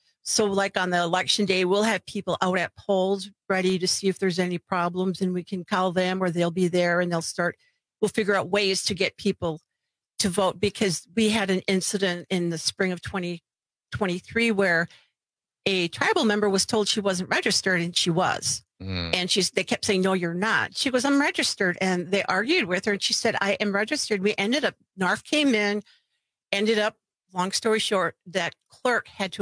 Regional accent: Wisconsin, United States; I said, I'm from Wisconsin, Menominee Reservation, which is also a county. Yeah, I'm a citizen of Wisconsin and the United States.

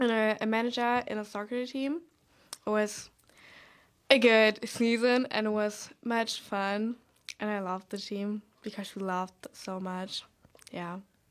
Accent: Northern Germany, Germany; English is a second language; Oh, I'm more from the north side of Germany.

